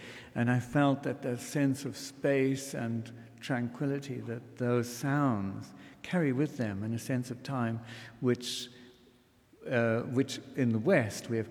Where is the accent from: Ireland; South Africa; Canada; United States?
South Africa; That whole thing of you growing up in Africa and thinking of yourself as... We were called Europeans, you know.